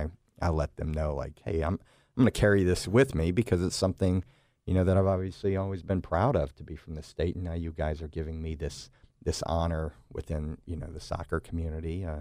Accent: Memphis, Tennessee, United States; So I was like, yeah, I'm from Memphis, Tennessee. Always super proud to be from here.

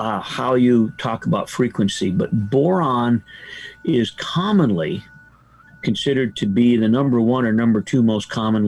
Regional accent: Michigan, United States; And in fact, I grew up in Michigan

